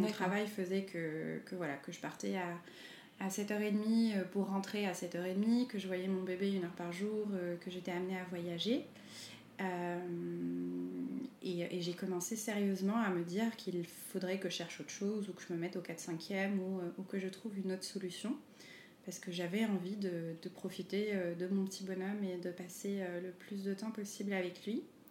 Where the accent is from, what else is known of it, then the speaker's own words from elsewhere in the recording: Morocco; moved away as an adult; now in Paris, France; Alors oui, je suis née et j'ai grandi au Maroc.